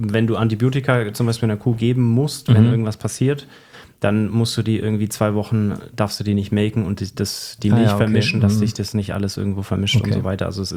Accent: Bavaria, Germany; Aus dem Allgäu. Also ich bin aufgewachsen im Allgäu. Bin über Umwege jetzt auch wieder im Allgäu, aber da kommen wir noch gleich zu. Mhm. Und so ein typischer Landbursche.

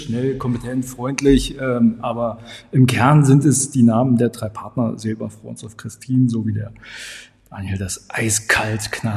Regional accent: Dessau, Saxony-Anhalt, Germany; Nein, aber es ist meine Heimat, da komme ich her und hatte dann so ein paar Ausflüge.

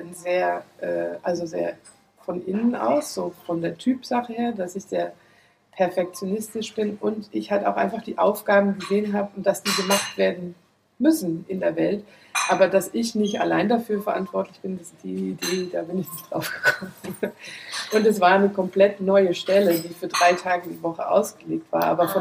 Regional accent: Netherlands; German is a second language; moved away as an adult; now in Germany; ich komme ursprünglich aus den Niederlanden. Vielleicht hört man es auch manchmal. Und ich habe dort auch Forstwissenschaft und Naturschutz studiert.

